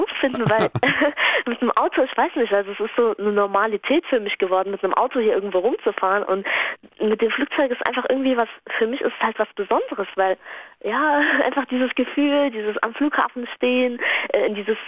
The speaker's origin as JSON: {"language": "German", "country": "Lebanon", "said": "weil ich komme aus dem Libanon"}